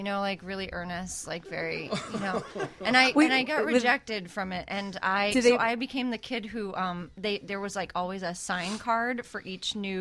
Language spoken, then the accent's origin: English; Des Moines, Iowa, United States; I'm from Des Moines, Iowa, originally. I went to the University of Iowa, and that's what got me started in theater.